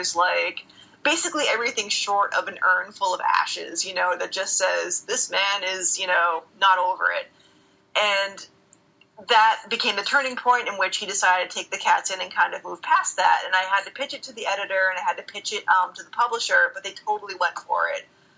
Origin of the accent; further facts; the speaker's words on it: East Coast, United States; I still wanted to do animation, but I didn't know how I was going to get there, because I'm from the East Coast.